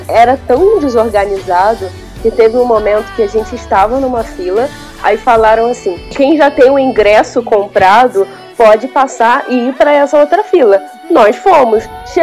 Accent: Rio de Janeiro, Brazil; Do Rio de Janeiro.

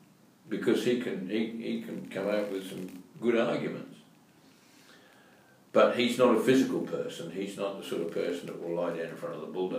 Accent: Australia; Also, excuse me saying this, as an Australian I'll say it, the bulk of those 98% are white.

